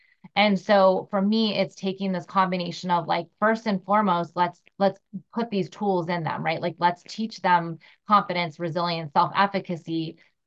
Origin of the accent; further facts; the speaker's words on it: San Diego, California, United States; So I grew up in San Diego, but my family's originally from Utah.